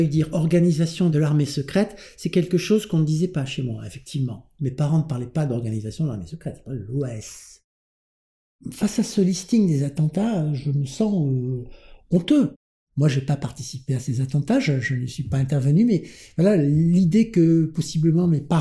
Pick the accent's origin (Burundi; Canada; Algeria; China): Algeria; Oran, Oran Province; Mais j'avais honte en fait de dire que j'étais d'Algérie. J'étais né à Oran. Être européen et être né à Oran, c'était être pied noir